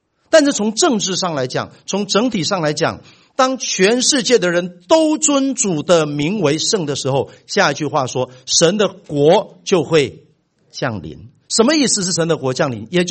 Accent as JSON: {"language": "Chinese", "country": "Taiwan", "tie": "born or raised there", "moved": "as an adult", "said": "像我这种从小就是台湾长大的，我那时候第一次我们全家出国"}